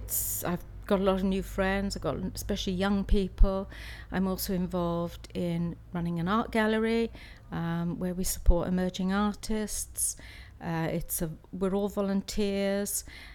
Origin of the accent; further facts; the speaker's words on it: Swansea, Wales, United Kingdom; I'm age 68 and I'm from Swansea in South Wales.